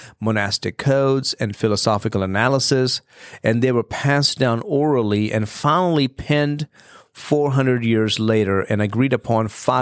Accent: Maharashtra, India; So I grew up about maybe 45 minutes from the Ajanta Caves. We've been there many time

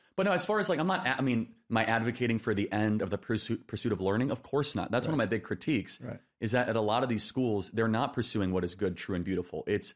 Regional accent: Illinois, United States; I grew up in Illinois, which Midwest was traditionally more of an ACT.

